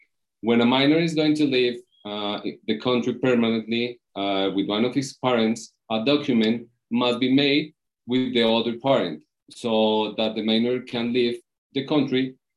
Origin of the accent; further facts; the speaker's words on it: Colombia; I'm from Colombia. I'm a lawyer with practice here in Colombia.